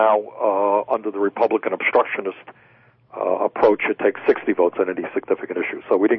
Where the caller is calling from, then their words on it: Rutland, Vermont, United States; I'm calling you from Rutland, Vermont